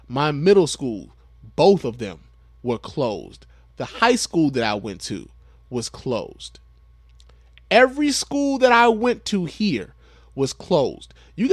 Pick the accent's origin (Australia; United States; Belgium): United States; Michigan; I'm from Michigan. I am familiar with the policies of Betsy DeVos because Betsy DeVos's policies have had a massive effect here in the state of Michigan.